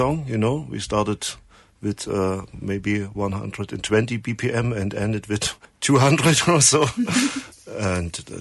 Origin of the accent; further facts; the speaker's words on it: Wolfen, Saxony-Anhalt, Germany; English is a second language; also born or lived in Halle; This was the time when I moved from my hometown, Wolfen, in the near of Bitterfeld, very nice city, to Halle.